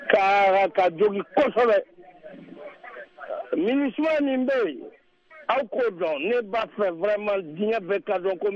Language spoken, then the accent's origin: French; Ménaka, Mali; Je suis natif de Menaka, je les connais très bien.